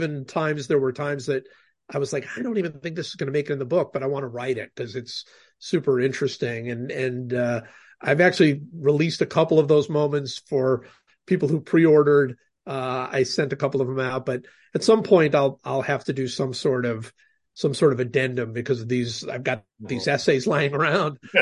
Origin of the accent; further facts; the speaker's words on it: Cleveland, Ohio, United States; I grew up in Cleveland, and that was the greatest sort of moment of my childhood